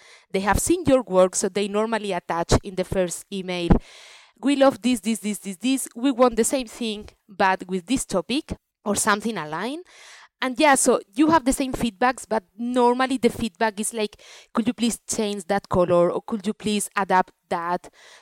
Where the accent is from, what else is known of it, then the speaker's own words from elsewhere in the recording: Alicante, Valencian Community, Spain; English is a second language; I'm from Alicante, Mediterranean, and in Spain or in that area in Alicante, I mean, yeah, in Mediterranean culture is such a huge thing to do Sundays family gathering